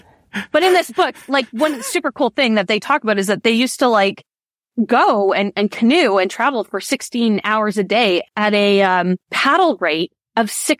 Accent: Winnipeg, Manitoba, Canada; So I grew up in Winnipeg, Manitoba, which is in Canada. In Manitoba has the highest proportion of Indigenous people of any province in Canada. So I grew up amongst and around a lot of different Indigenous people.

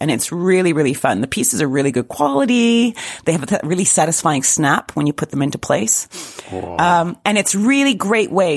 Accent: Canada; I know the shop, being Canadian.

